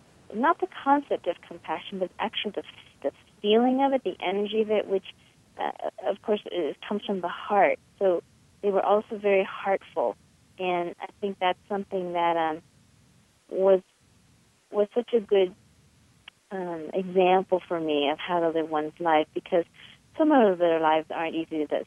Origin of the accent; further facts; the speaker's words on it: Vietnam; go to Vietnam, back to my home country.